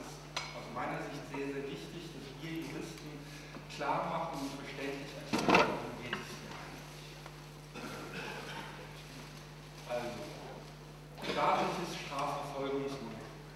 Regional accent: Cologne, North Rhine-Westphalia, Germany; Herzlich willkommen an diesem wunderschönen Sommertag in Köln, meiner Heimatstadt.

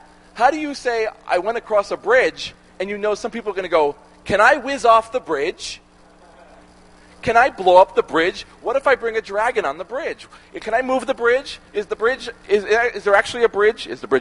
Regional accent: United States; when I make it, I'm American.

